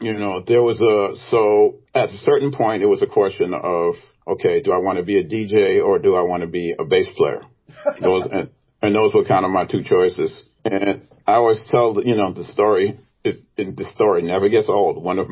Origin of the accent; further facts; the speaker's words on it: New York City, New York, United States; and in school, you know, growing up in Brooklyn, I didn't sing in church